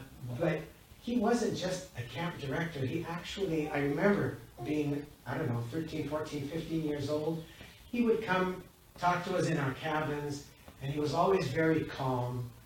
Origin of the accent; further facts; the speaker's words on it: Seattle, Washington, United States; as a youngster growing up in the Seattle Sephardic community